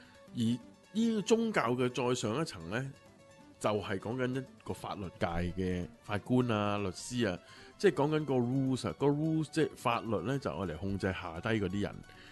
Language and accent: Cantonese; Hong Kong; 當然啦，對於我哋香港人嚟講，我哋。从来我哋都唔会有枪喺身嘅嘛